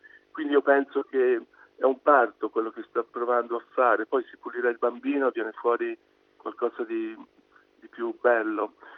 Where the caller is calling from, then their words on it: Romena, Tuscany, Italy; Ci parlo da Romena, sì.